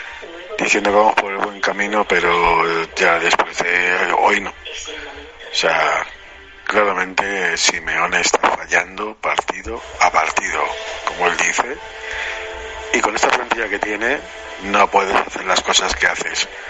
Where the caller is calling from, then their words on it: Madrid, Community of Madrid, Spain; de Madrid.